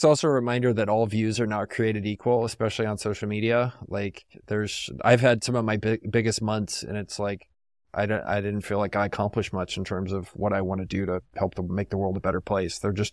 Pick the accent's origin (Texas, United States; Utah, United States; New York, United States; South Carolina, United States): Texas, United States; San Antonio; like growing up in San Antonio, you grow up learning how to sweat